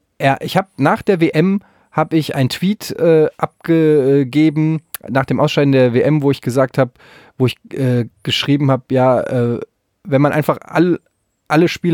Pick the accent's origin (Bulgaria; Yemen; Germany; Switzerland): Yemen; Ich komme aus Jemen.